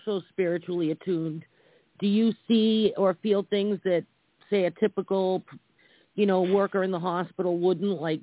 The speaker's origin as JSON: {"language": "English", "region": "New York", "country": "United States", "also_born_or_lived": "Boston", "said": "Because I'm from New York and Boston, and you know, I'm Italian."}